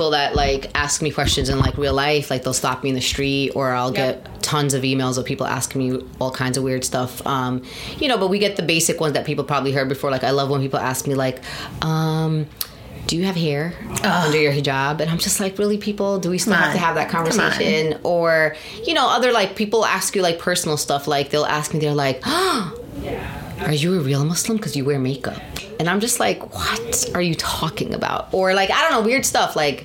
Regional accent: New York, United States; I'm not a Boston Red Sox fan because I am from New York.

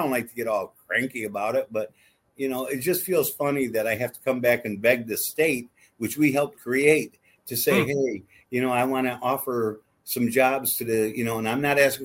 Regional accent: Muskegon, Michigan, United States; because I'm a Muskegon guy. You know, I still live in Muskegon.

